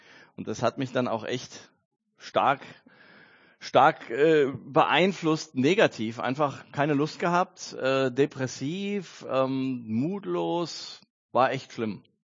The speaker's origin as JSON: {"language": "German", "country": "Germany", "said": "Ich bin ja nun wirklich 100% Deutscher geboren und in Deutschland ist man pünktlich."}